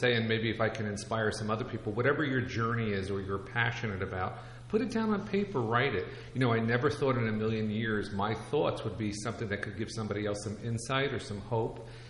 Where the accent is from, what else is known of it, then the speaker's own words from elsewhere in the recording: New Brunswick, New Jersey, United States; of where I grew up in New Brunswick